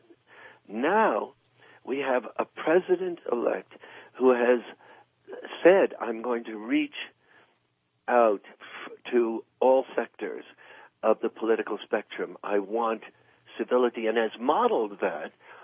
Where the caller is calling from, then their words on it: Colorado, United States; I'm calling from Colorado, but I left a bit of my heart right where you are.